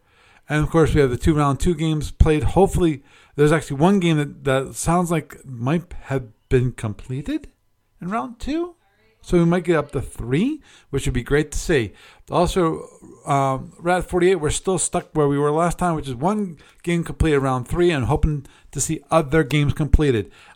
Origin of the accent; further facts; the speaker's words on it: United States; And I'm an American, so.